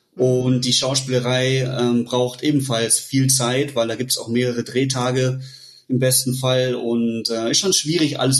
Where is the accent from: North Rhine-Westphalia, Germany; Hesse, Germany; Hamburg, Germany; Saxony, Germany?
North Rhine-Westphalia, Germany; Bochum; Ich bin aus Bochum, habe in Regensburg mein Zahnmedizinstudium gemacht und bin jetzt hier seit 2021 selbstständig in der Praxis in Bochum.